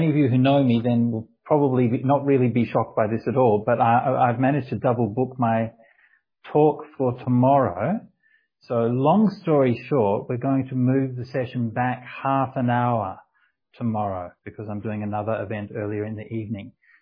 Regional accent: Australia; I was brought up as a Catholic, and I was brought up as an Australian Catholic

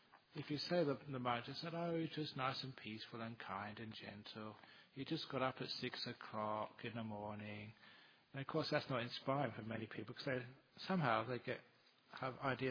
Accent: England, United Kingdom; as soon as I came off, you know, the mother's milk, you're into tea as an English person.

